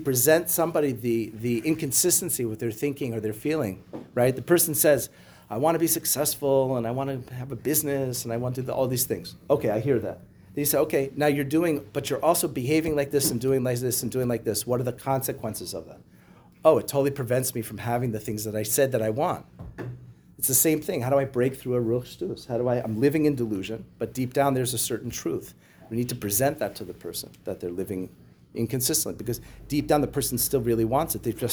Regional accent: New York, United States; although I grew up on Long Island 30 minutes away, but I was too Reformed Jewish to know anything was going on.

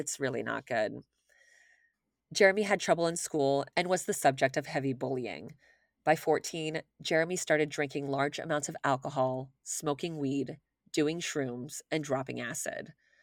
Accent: Miami, Florida, United States; because I'm from Miami.

